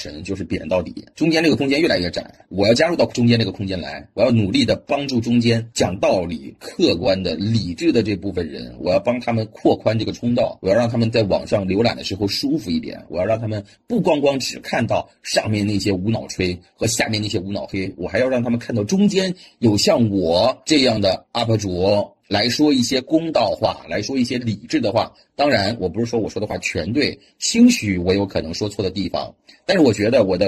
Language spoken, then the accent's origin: Chinese; China